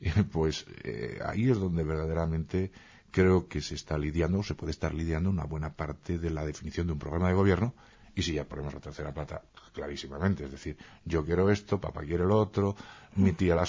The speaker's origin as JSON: {"language": "Spanish", "country": "Spain", "said": "Vuelvo a repetir que hablo desde como español, que además soy hoy."}